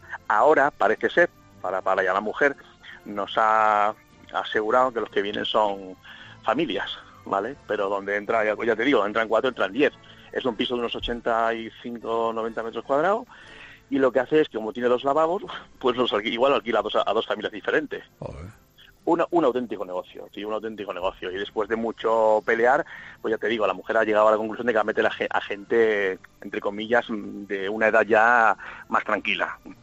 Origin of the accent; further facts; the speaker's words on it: Barcelona, Catalonia, Spain; Yo soy de Barcelona, llevo un pueblo nuevo